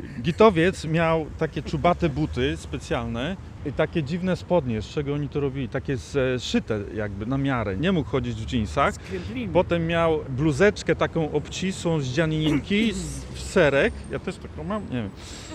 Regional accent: Szczecin, West Pomeranian Voivodeship, Poland; wychowywałem się na Golęcinie, Golęcin, Gocław, Żelechowo. To było strasznie, po prostu niebezpiecznie.

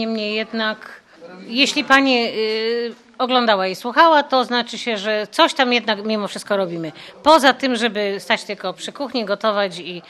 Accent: Mokre, Subcarpathian Voivodeship, Poland; tak jak my z Mokrego. Jesteśmy na ziemiach, które przedwojenne były ziemiami ukraińskimi

